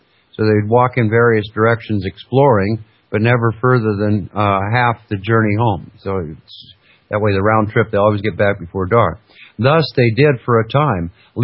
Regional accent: Fairbanks, Alaska, United States; I grew up in Fairbanks, Alaska, and I spent almost 16 years living, in a little log cabin.

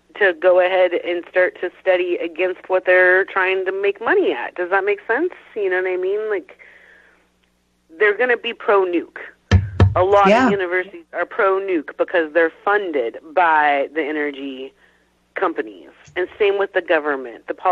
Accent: Tri-Cities, Washington, United States; with me growing up in the Tri-Cities

